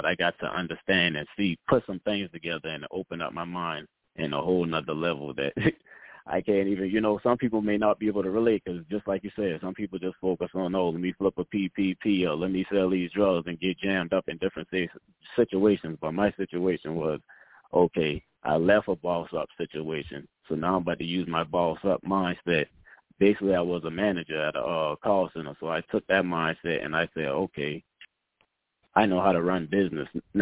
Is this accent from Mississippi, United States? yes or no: no; Charleston, South Carolina, United States; now in Atlanta, United States; Charleston, South Carolina.